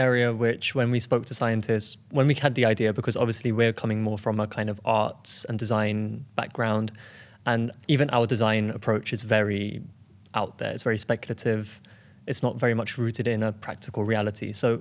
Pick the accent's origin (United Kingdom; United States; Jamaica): United Kingdom; London; now in Denmark; I'm originally from London. I've been living in Denmark and various other European countries over the past few years.